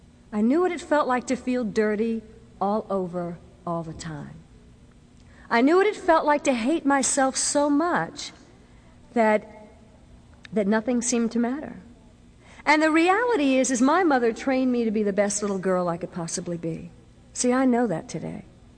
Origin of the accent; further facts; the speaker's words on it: New York City, New York, United States; And being a product of the 60s, growing up in New York City made it real easy to run to chemicals.